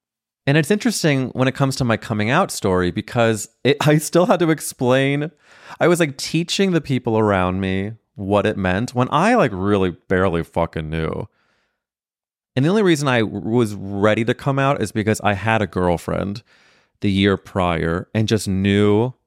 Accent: St. Louis, Missouri, United States; But you know, I'm growing up in St. Louis, Missouri with three brothers.

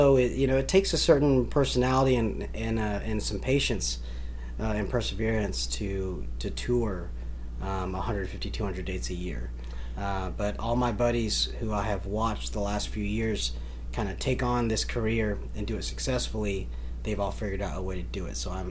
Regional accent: Nashville, Tennessee, United States; So I grew up in Nashville, basically. There's a little town. It was, like, unincorporated. It's called Bellevue.

